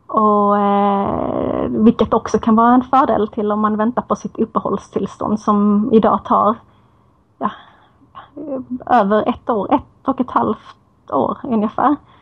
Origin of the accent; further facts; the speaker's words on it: Lund, Skåne, Sweden; first language Swedish; Jag är född och uppvuxen i Lund, Sverige. Så det är ju mitt modersmål.